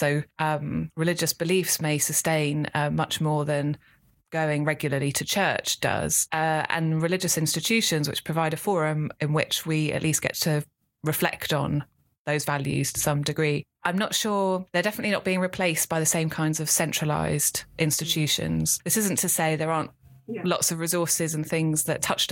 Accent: Islington, London, United Kingdom; I grew up in North London, in Islington, and the 2001 census revealed that Islington was in the top 10 most non-religious wards in England and Wales.

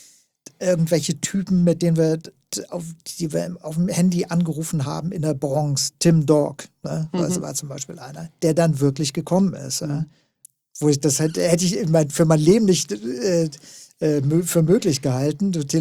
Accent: West Germany, Germany; als Westdeutscher

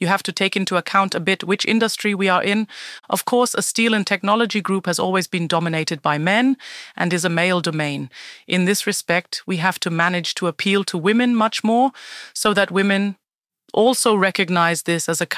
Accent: Heidelberg, Baden-Württemberg, Germany; now in Austria; I come from Germany, born in Heidelberg, but married to a Bavarian for more than 25 years.

